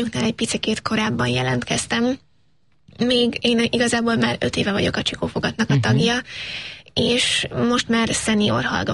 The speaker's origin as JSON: {"language": "Hungarian", "town": "Târgu Secuiesc", "region": "Covasna", "country": "Romania", "said": "Én is szintén Erdélyből, Kézdivásárhelyről."}